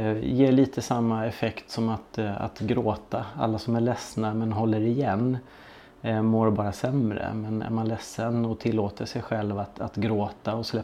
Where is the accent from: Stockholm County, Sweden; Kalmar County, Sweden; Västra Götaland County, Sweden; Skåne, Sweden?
Stockholm County, Sweden; Ekerö; Ja, jag kommer från Ekerö, strax utanför Stockholm.